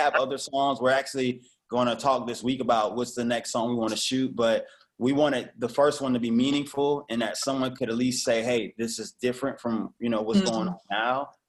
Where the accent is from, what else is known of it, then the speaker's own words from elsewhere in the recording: Georgia, United States; Because I always mess up the Georgia Florida because I'm from Georgia.